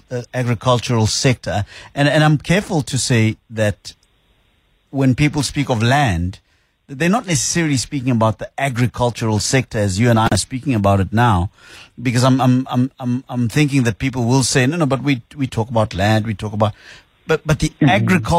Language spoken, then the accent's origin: English; Pretoria, Gauteng, South Africa; I come from Pretoria